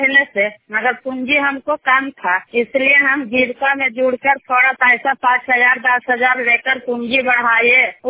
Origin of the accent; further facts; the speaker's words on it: Bihar, India; मैं जुनियार नोनिया विभाग के रहने वाली हूँ, हिलसा प्रखंड के रहने वाली।